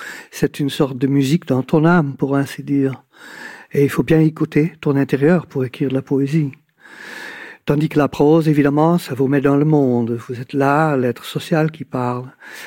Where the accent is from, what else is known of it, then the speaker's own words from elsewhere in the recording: Ghent, Flanders, Belgium; parce que j'ai passé ma jeunesse sur les bords de l'Escaut, pas trop loin de Gand, ma ville natale